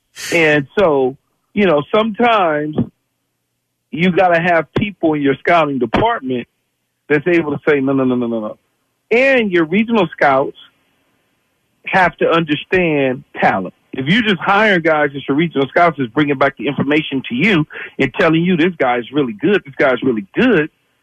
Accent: West Coast, United States; I'm from the West Coast. I'm out west in the Pac-12 country.

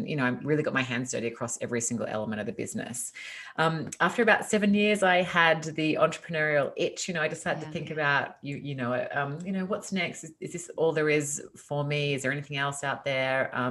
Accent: Australia; accent: Australian; moved away as an adult; now in Los Angeles, United States; you probably hear from my accent that I'm originally Australian. I moved to Los Angeles in California 5 years ago now, and we love it here.

